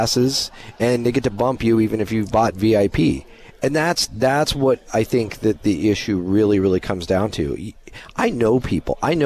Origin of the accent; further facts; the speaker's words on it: Bozeman, Montana, United States; I born and raised there.